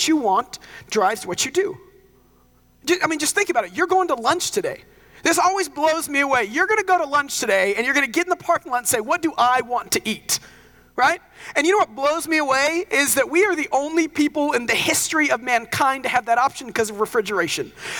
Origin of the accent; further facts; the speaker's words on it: the South, United States; I share it, for one, because I grew up in the South and every church is some different degree of Baptist.